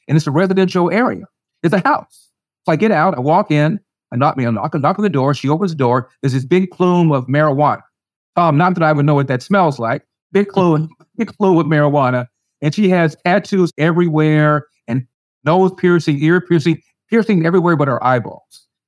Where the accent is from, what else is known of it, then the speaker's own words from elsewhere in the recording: Los Angeles, California, United States; Well, I'm from Los Angeles, from an area called Pico Union, which at the time was mostly Hispanic. It still is. And then we moved uptown to South Central Los Angeles.